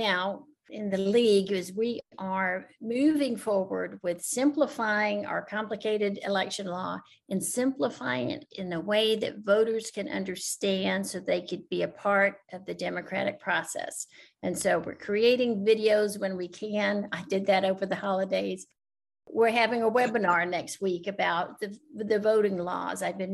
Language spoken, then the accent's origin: English; Texas, United States; I grew up in Texas. I know what they're trying to say.